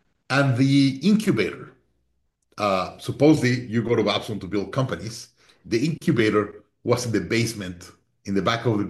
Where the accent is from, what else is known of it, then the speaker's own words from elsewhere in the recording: Mexico; English is a second language; also born or lived in Boston, United States; I grew up in Mexico, I was born in Mexico. So come to the U.S. and go to a U.S. college